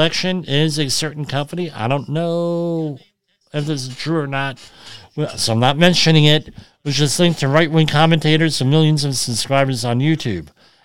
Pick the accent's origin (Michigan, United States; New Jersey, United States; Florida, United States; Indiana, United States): New Jersey, United States; I'm from New Jersey. Come on. And I worked in the Trenton area.